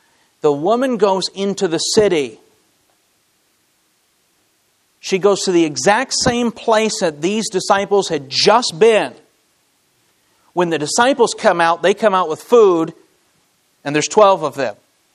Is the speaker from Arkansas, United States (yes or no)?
no; Michigan, United States; I am from Michigan. And this is my first time to Arizona, to the desert.